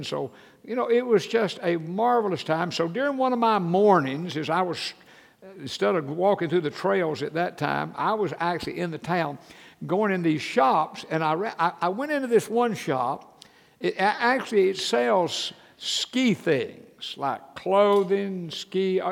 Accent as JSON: {"language": "English", "region": "Georgia", "country": "United States", "tie": "born or raised there", "also_born_or_lived": "Tennessee", "said": "Like, when we lived in Tennessee, you had winter clothing and you had non-winter clothing. And I was raised that way in Georgia."}